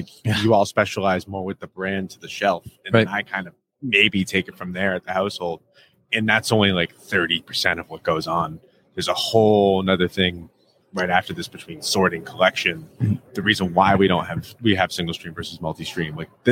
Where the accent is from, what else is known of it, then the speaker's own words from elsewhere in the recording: Boston, Massachusetts, United States; It's my job. I'm from Boston.